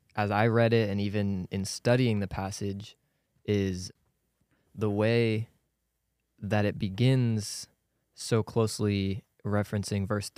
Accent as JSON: {"language": "English", "region": "Pennsylvania", "country": "United States", "tie": "born or raised there", "lives_now": "Wyoming, United States", "said": "Grew up in Pennsylvania."}